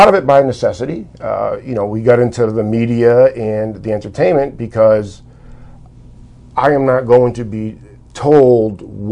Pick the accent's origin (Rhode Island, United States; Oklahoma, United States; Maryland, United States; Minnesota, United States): Rhode Island, United States; Woonsocket; I was born and raised in Woonsocket. Single mom. I grew up on welfare, the projects, the whole nine yards, right?